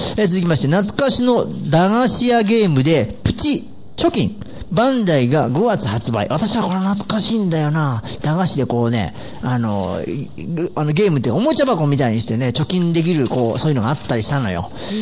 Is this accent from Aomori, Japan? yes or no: no; Mie, Japan; 私の出身が伊勢志摩ってところなんですよ。